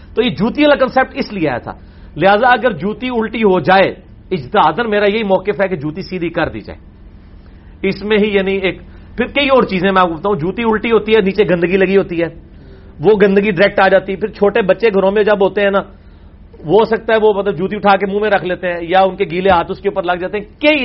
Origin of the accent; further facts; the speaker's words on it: Islamabad, Islamabad Capital Territory, Pakistan; میرا اسلام آباد سے تعلق ہے